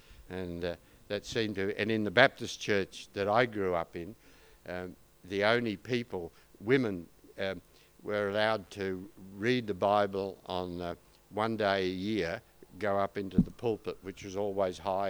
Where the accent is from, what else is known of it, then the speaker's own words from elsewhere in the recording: Melbourne, Victoria, Australia; the big Baptist church that I grew up in Baldwin, one of the suburbs about 12 kilometres from the GPO or CBD in Melbourne.